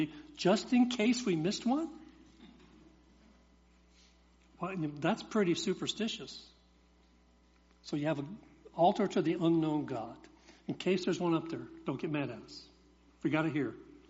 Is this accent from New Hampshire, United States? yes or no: no; Alabama, United States; I'm from Alabama.